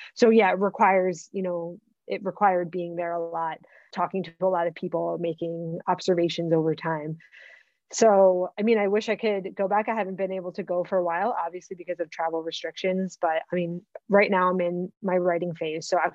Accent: New York, United States; I'm from New York, but my family, since my parents retired, moved to Tennessee in the United, another state in the United States.

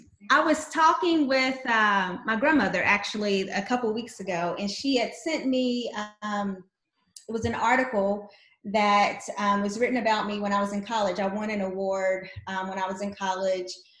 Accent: Louisville, Kentucky, United States; moved away as an adult; now in Texas, United States; Well, I am a Texan now, but I was born and raised in Kentucky, which is where I started my career. I'm from Louisville, Kentucky, taught there, moved to Texas about 18 years ago.

